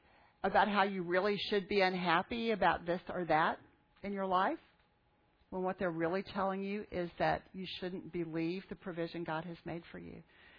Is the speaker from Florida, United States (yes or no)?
no; Texas, United States; Now, I come from South Texas, which is quail country.